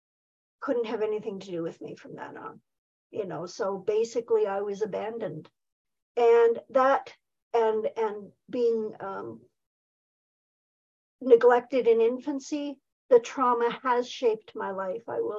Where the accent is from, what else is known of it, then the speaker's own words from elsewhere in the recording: Saskatoon, Saskatchewan, Canada; now in British Columbia, Canada; I do miss my hometown for sure. I get back and visit, but I love it here. And it was also the place where I had my son, you know, and it is the place I've gotten sober. And one of the things when I was back in Saskatoon